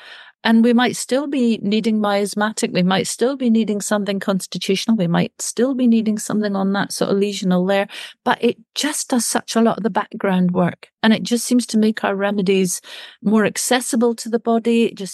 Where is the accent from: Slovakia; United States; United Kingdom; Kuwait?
United Kingdom; because I'm British